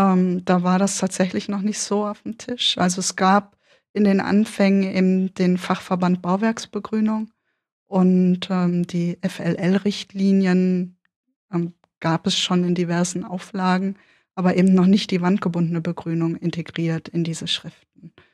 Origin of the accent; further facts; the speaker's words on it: Berlin, Germany; für mich als Berliner Stadtkind